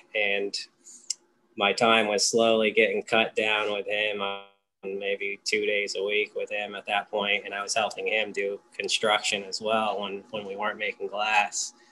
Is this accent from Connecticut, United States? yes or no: yes; Connecticut, United States; now in Hinsdale, United States; Like I said, I live in Hinsdale, Massachusetts. I'm originally from Connecticut, moved to Massachusetts 16 years ago.